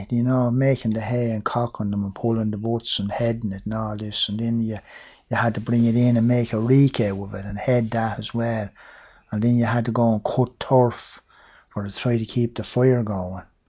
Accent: Leinster, Ireland; They all think I'm from Wicklow. But I do leave it, so I hate to say I'm from County Dublin.

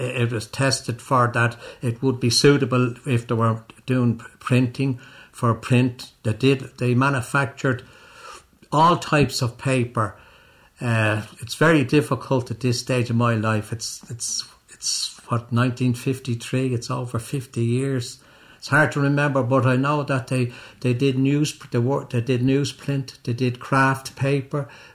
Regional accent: Dublin, Leinster, Ireland; I was born on the Nace Road, up beside where the Green Isle Hotel is now. That was all green fields.

